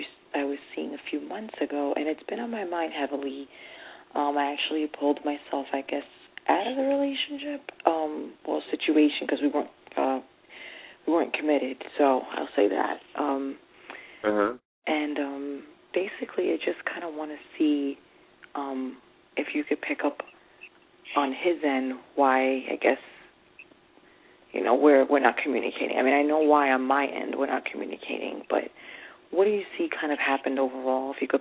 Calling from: New York, United States; I'm calling from New York.

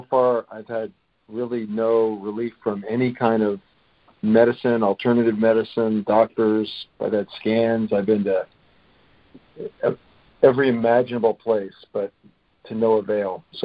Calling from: Palm Springs, California, United States; I'm from Palm Springs, California.

